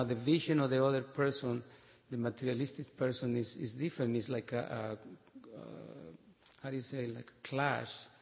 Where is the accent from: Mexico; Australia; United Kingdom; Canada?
Mexico; accent: Mexican; English is a second language; Like, he detect my accent, you're Spanish, you sound like Mexican. I said, yes.